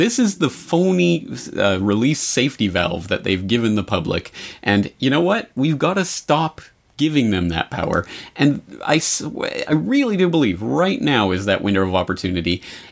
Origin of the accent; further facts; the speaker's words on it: Canada; Sorry. I'm Canadian. I can say that.